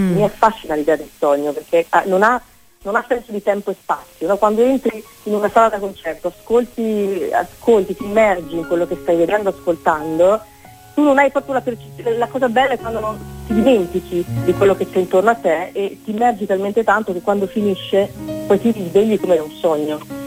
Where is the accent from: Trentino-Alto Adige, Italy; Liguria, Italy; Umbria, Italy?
Trentino-Alto Adige, Italy; Trento; born there; io sono nata a Trento, però mi sento, come dire, mi sento italiana di tutta la penisola dentro.